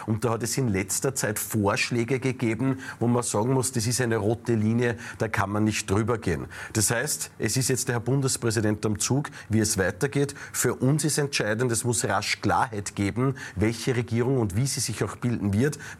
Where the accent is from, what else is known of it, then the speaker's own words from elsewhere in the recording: Upper Austria, Austria; Bei uns in Oberösterreich gibt es ein Sprichwort